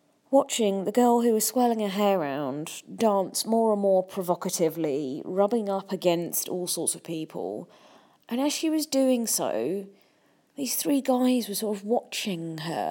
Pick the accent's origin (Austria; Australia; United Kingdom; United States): United Kingdom; Am I prudish because I'm British?